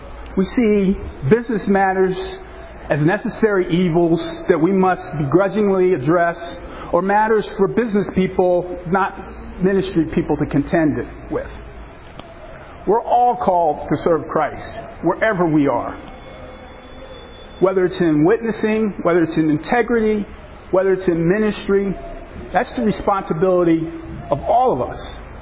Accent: West Chester, Pennsylvania, United States; I'm here with my daughter, Alicia. We're from Westchester, Pennsylvania.

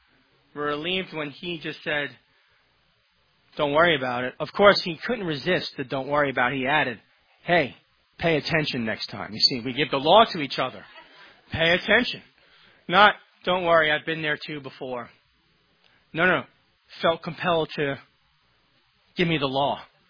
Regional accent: New York, United States; Which is ironic because I'm from New York, but...

